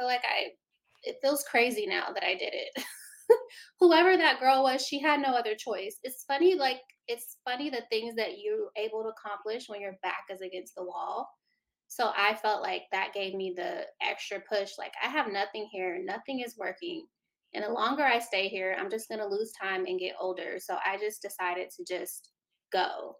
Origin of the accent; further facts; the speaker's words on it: Texas, United States; I mean, I'm from Texas.